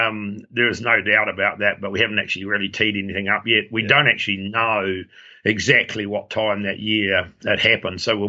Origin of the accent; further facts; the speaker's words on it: Marlborough, New Zealand; Yeah, Marlborough is an interesting area. It's in the lee of the Southern Alps and right up there by Cook Strait.